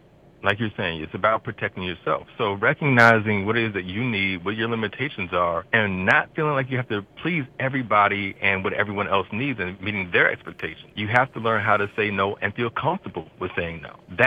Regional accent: New York, United States; and I'm a New Yorker, so I'm going to just...

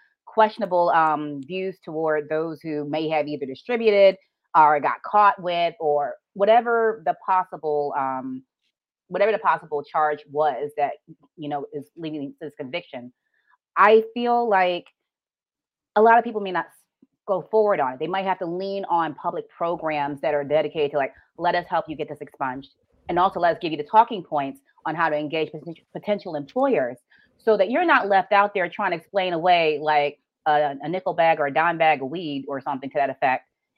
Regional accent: Baltimore, Maryland, United States; as I sit here with, you know, my hometown of Baltimore on one side and Prince George on the other side

